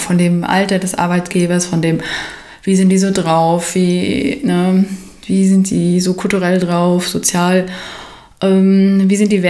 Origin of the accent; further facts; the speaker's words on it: East Germany, Germany; ich komme aus einem ostdeutschen Ghetto. Also ich bin im Plattenbau aufgewachsen